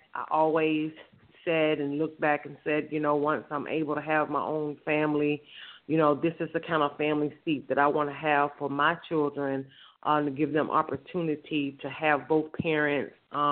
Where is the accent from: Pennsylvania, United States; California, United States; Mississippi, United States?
Mississippi, United States; I'm originally from Mississippi, born and raised there. Came from a single family home.